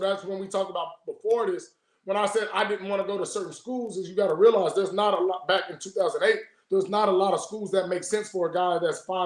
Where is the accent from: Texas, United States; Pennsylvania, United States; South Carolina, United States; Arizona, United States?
Texas, United States; Mesquite; And most of those people were just coming out of Mesquite, which is my hometown.